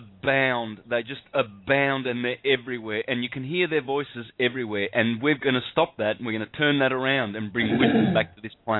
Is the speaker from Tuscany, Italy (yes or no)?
no; Calabria, Italy; For a start, I come from Calabria, and, you know, we don't, we've got hard heads down there, and we don't take no crap.